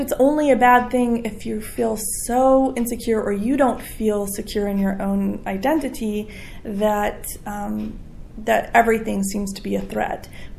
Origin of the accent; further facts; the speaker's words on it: Northwest, United States; and I was born in Washington and raised most of my life in the Northwest.